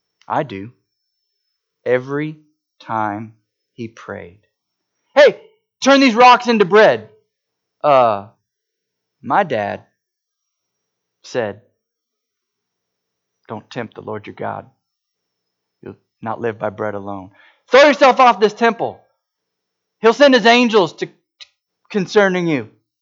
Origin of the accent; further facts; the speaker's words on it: United States; Oh, wait, I'm an American. I have freedom.